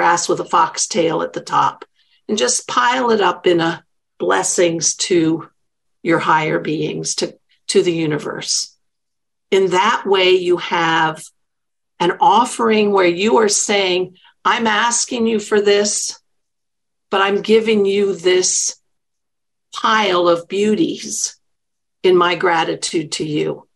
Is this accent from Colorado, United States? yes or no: no; Flushing, New York, United States; born there; I was born in Flushing, and my grandparents were from Garden City.